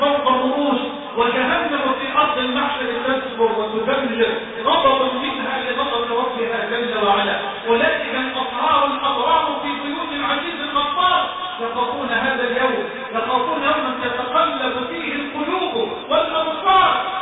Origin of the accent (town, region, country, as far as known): Egypt